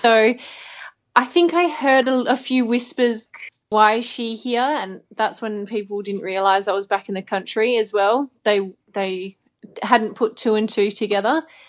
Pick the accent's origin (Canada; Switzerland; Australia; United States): Australia; I guess always being an Aussie